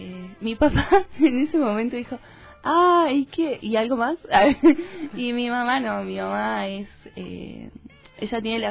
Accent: Ushuaia, Tierra del Fuego, Argentina; born there; Nací en Ushuaia, en el 87.

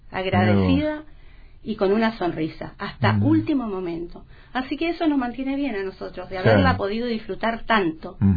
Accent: Punta Arenas, Magallanes, Chile; born there; Sí, entonces yo nací en Punta Arenas.

